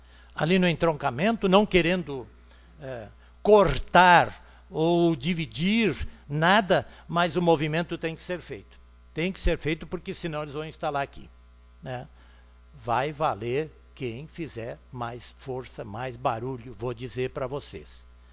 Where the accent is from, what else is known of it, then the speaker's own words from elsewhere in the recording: Arroio do Meio, Rio Grande do Sul, Brazil; nós somos de Arroio do Meio, e Arroio do Meio tem que lutar para que Arroio do Meio fique unida